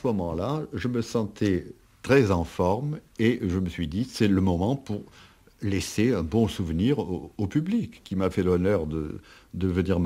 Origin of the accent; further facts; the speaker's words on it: Narbonne, Occitanie, France; Tout le monde sait que je suis de Narbonne, ça ne va pas coller.